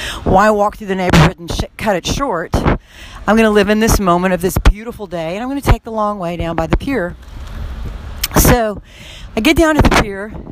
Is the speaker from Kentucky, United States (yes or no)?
no; Texas, United States; I'm a Texan, you know.